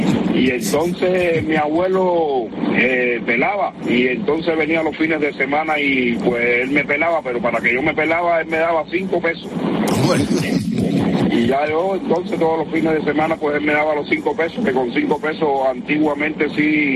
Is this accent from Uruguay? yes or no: no; Cuba; es que soy un cubano y llevo tiempo